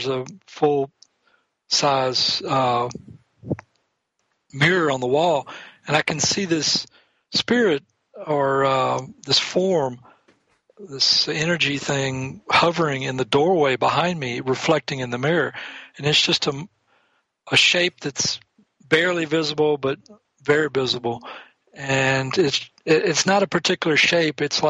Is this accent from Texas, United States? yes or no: yes; Houston, Texas, United States; So I was born in East Texas, where there's more rednecks per square inch than any other place in the world. And at the age of eight, my parents divorced, and I was living in Houston, Texas.